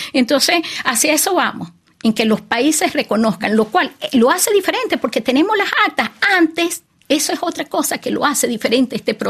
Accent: Venezuela; Estamos claros como venezolanos, ¿no?

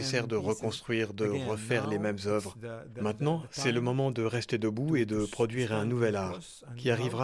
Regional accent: Gaza, Gaza Strip, Palestine; now in Marseille, France; un des fondateurs du collectif Hawaf. Je suis un artiste visuel. Je viens de Gaza et je suis arrivé à Marseille, en France.

